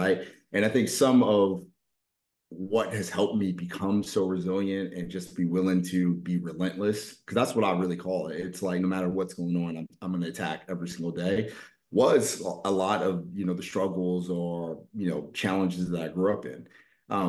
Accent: Baltimore, Maryland, United States; now in Jupiter, United States; I grew up in Baltimore running around, and definitely not the safest environment in the world.

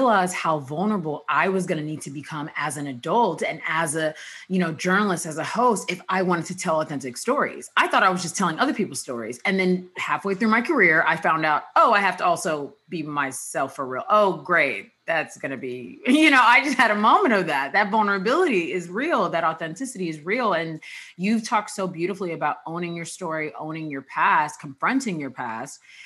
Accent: United States; I'm Nigerian American.

